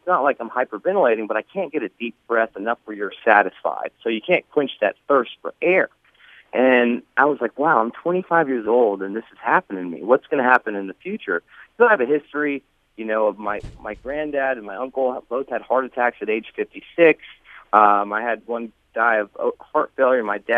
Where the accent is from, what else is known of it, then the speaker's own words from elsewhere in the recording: Georgia, United States; You know, I'm from Georgia, so he's Pawpaw.